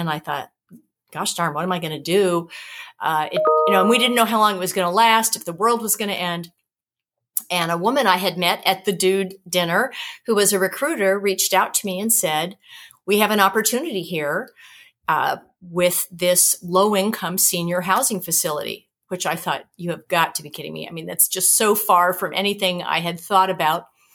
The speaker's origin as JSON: {"language": "English", "town": "Los Angeles", "region": "California", "country": "United States", "said": "I'm from Los Angeles."}